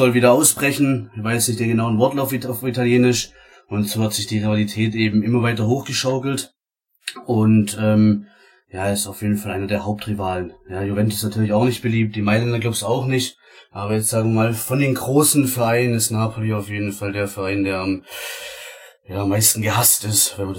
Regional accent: Baden-Württemberg, Germany; Ich komme aus Baden-Württemberg

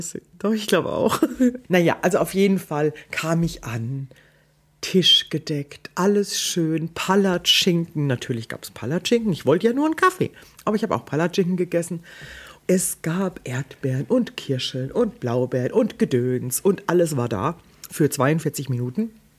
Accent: Weilbach, Germany; Ich komme aus Weilbach, da sagt man tunken.

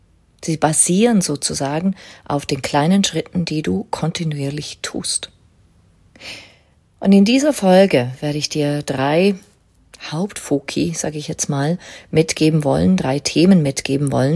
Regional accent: Liechtenstein; Ich bin in Liechtenstein aufgewachsen, damals ein 30.000 Menschen, Seelen, Land, sage ich jetzt mal.

